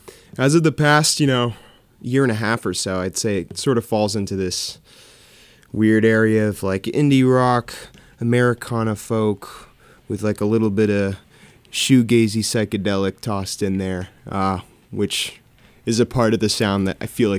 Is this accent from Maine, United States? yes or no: yes; Yarmouth, Maine, United States; I'll be playing this Saturday, actually, in my hometown of Yarmouth, Maine, at Studio B